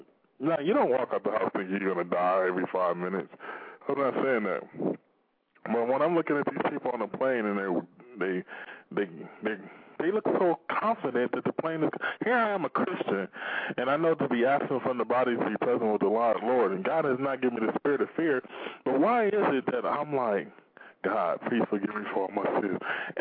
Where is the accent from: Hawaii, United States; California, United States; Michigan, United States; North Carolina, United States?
Michigan, United States; Pontiac; But yeah, I'm from Pontiac, Michigan, and that's why I don't really too much say anything about Detroit.